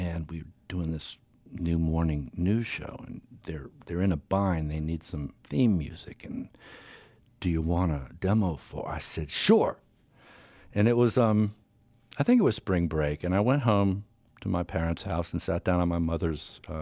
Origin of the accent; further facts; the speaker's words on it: Norfolk, Virginia, United States; that piano, by the way, still is sitting in the lobby of my hometown member station, WHRV, in Norfolk